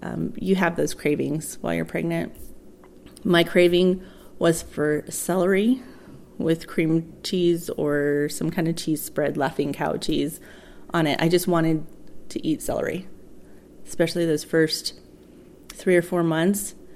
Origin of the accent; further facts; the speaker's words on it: New Mexico, United States; I'm from New Mexico and I make a lot of foods with green chili in it.